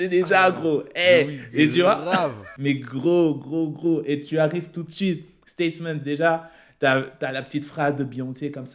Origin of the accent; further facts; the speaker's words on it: Cergy, Île-de-France, France; Moi aussi, c'est quand tu cites ma ville. Moi je venais de Sergi, gros.